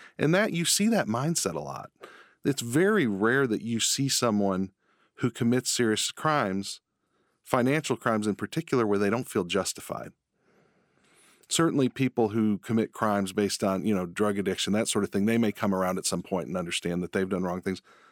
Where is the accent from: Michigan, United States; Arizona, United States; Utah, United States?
Michigan, United States; Detroit; moved away as an adult; now in Kentucky, United States; I grew up outside of Detroit. I didn't come to Kentucky until 1996. I went to the law school here at UK.